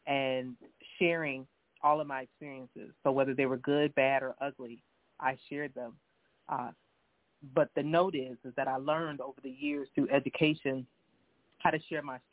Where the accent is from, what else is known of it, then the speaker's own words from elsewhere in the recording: Minnesota, United States; I'm from Minnesota.